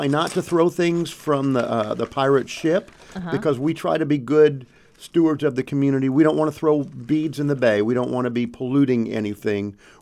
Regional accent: New Orleans, Louisiana, United States; also born or lived in Rapid City, South Dakota; I was born in Ellsworth Air Force Base in Rapid City, South Dakota. Moved with my family all over. I call New Orleans home because I moved there in 1975 and then joined the Air Force in 85.

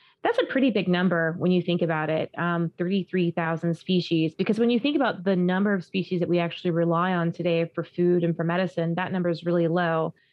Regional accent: Florida, United States; I was always outdoors in the mud, playing outside, growing up in Florida

